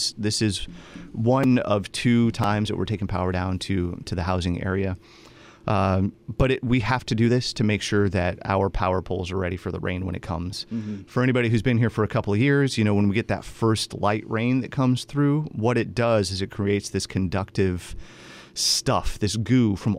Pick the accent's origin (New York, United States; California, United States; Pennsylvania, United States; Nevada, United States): California, United States; San Diego; born there; San Diego is amazing. I was born in San Diego too.